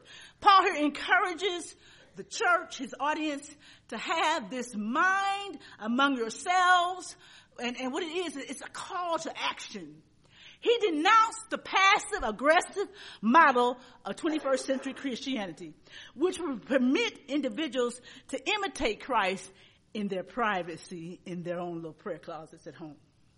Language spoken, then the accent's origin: English; East St. Louis, Illinois, United States; I'm a Midwesterner. I was born and raised in St. Louis. I grew up in East St. Louis, Illinois, went to college in Illinois